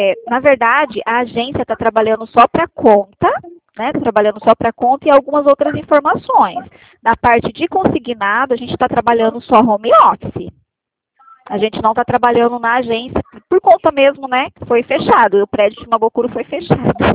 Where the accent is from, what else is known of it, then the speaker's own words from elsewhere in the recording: Maringá, Paraná, Brazil; Eu sou de Maringá